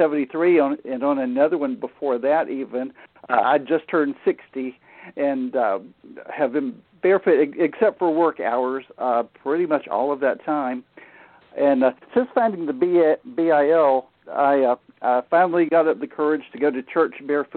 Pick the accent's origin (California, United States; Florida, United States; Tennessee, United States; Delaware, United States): Florida, United States; Tallahassee; Actually, Tallahassee, Florida, which is my hometown. And I grew up here, and we have a family farm.